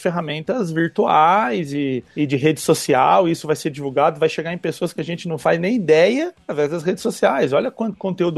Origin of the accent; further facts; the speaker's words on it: Mauá, São Paulo, Brazil; Quando eu era criança, pobre aqui em Mauá, era só o moleque do mundo da lua